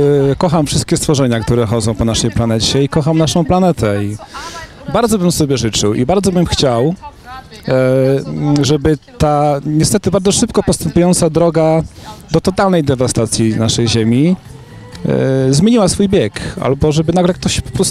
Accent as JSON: {"language": "Polish", "town": "Zubrzyca", "region": "Lesser Poland", "country": "Poland", "said": "nawet u siebie na wsi, w Zubrzycy, skąd pochodzę, czasami bywam"}